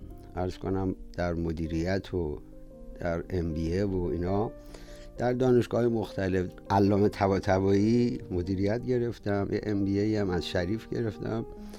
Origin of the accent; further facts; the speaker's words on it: Tehran, Tehran Province, Iran; born there; عرض کنم حضورتون که در محله دروازولاب در خیابون 17 شهریور اونجا به دنیا اومدم.